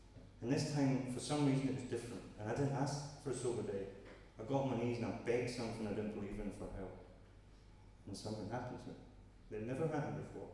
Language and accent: English; Scotland, United Kingdom; When I was growing up in Scotland, I was talking about this earlier, CIA? I was brought up in a Protestant religion